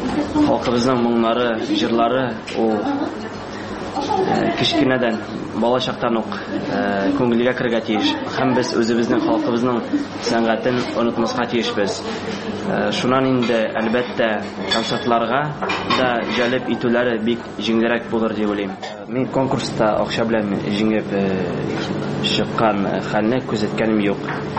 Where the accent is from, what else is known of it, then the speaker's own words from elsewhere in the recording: Bashkortostan, Russia; Туган ягым Башкортстан Республикасы Нуриман районында туып үскәнмен. Мәктәпне тәмамлагач, Октябрьский музыка училищесендә укыдым.